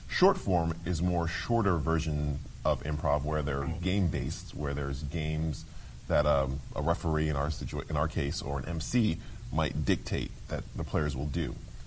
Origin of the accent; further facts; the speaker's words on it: New York City, New York, United States; I'm a native New Yorker, so I went to my hometown, of course, to perform for my friends